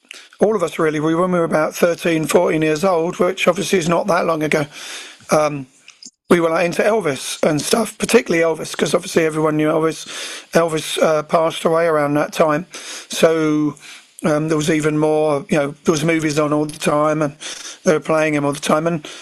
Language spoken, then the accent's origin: English; East of England, United Kingdom; We're from Essex, so it was early, you know.